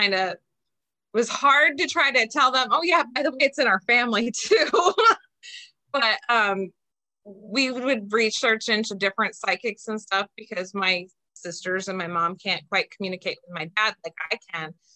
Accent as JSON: {"language": "English", "region": "Ohio", "country": "United States", "lives_now": "Reynoldsburg, United States", "said": "I am from Reynoldsburg, Ohio right now. Originally, I am from a small town called Belfis. That's where still most of my family lives and my father's buried."}